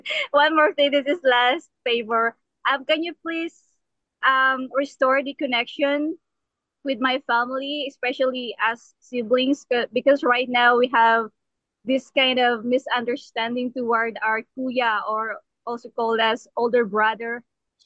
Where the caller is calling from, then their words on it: Philippines; I'm from the Philippines right now.